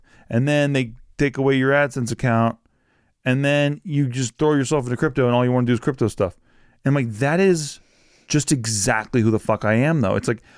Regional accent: Virginia, United States; also born or lived in Indiana; Because I think I was moved so much as a child. Like, I was moved from Indiana to Virginia, like, very early.

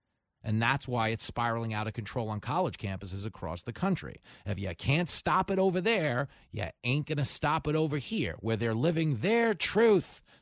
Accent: Long Island, New York, United States; Where I grew up on Long Island, we still have United Skates. We have the Skatosaurus, the guy in the dinosaur costume.

